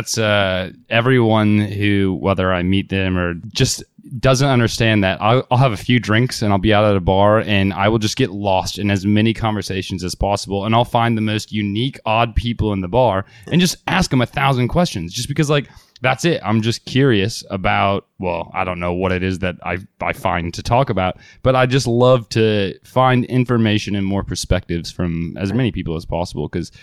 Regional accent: Kansas City, Missouri, United States; I'm from Kansas City

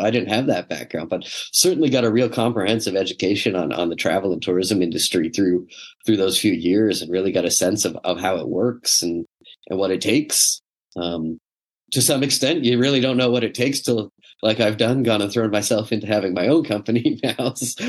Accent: Quebec, Canada; now in Toronto, Canada; I'm originally from Quebec, and I moved to Toronto

